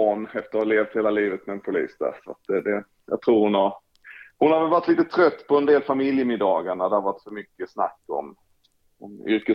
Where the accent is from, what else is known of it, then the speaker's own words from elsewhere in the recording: Halmstad, Halland County, Sweden; moved away as an adult; also born or lived in Trelleborg; Jag kommer ju från Gurkburkens hemstad Halmstad. Så att lite längre norrut, men fortfarande längs havet och på västkusten. Ja. Men ja, flyttade därifrån vid, vad kan jag vara, 22 års åldern.